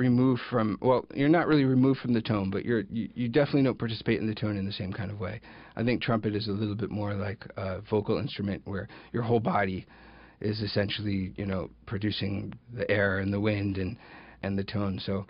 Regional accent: Ithaca, New York, United States; I grew up in Ithaca. I moved here right before kindergarten.

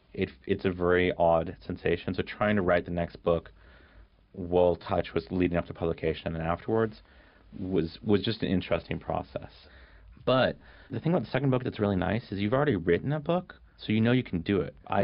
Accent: Canada; And some of that is, you know, I grew up in Canada, so those are Canadian authors.

